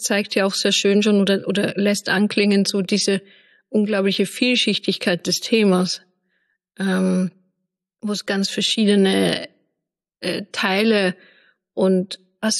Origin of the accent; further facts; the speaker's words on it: Vienna, Austria; also jetzt auch im Vergleich zu meiner Heimatstadt Wien oder zu Berlin